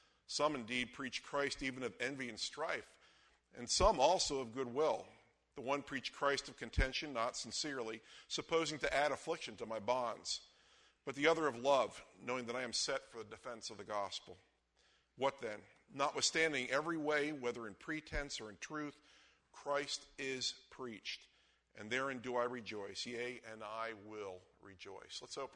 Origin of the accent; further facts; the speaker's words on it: Philadelphia, Pennsylvania, United States; Told you I'm from Philly. Everyone knows that, right?